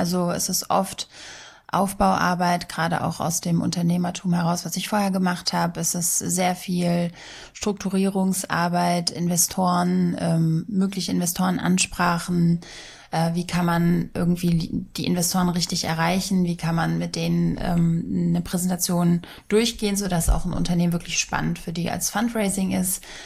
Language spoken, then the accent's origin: German; Sofia, Sofia City, Bulgaria; now in Germany; Meine Heimat ist Region Rhein-Main und ursprünglich Sofia, Bulgarien.